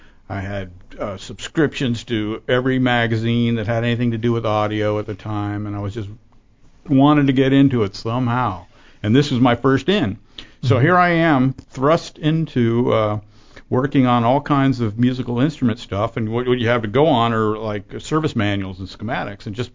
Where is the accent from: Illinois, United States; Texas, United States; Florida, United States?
Florida, United States; And I grew up in Florida, and I went to electronics school in Atlanta, Georgia, at the DeVry Institute of Technology.